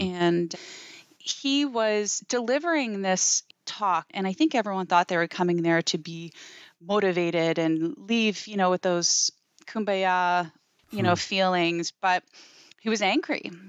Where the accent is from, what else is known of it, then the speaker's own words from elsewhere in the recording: Bible Hill, Nova Scotia, Canada; You know, I think it was just an incredible place to grow up.